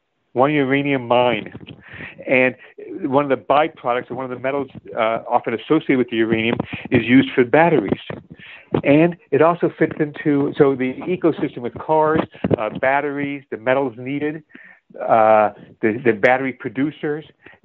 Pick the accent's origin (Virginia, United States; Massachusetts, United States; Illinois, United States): Illinois, United States; Chicago; now in New York, United States; I live in New York. I grew up in Chicago, I learned how to drive as soon as I could, and drove sometimes for jobs.